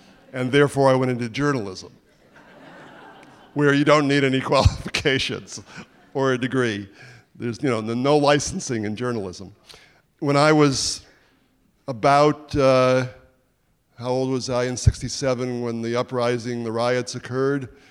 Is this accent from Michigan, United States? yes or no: yes; Detroit, Michigan, United States; I said to him, I'm from Detroit too.